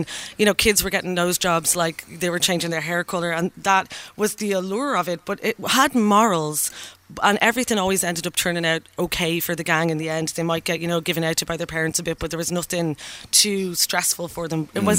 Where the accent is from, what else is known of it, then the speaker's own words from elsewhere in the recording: Ireland; And I think it blew our minds as an Irish audience. Like, it was so foreign to our way of life back then.